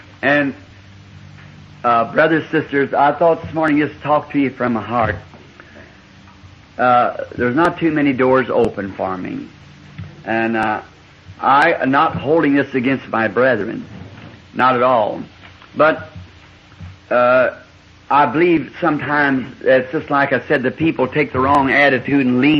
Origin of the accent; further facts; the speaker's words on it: Ireland; I'm an Irishman by birth, the first birth, a Jew by second